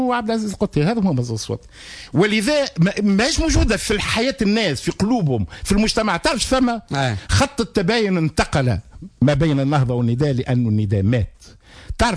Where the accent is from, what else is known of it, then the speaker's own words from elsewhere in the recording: Tunisia; همي على بلادي تونس اولا.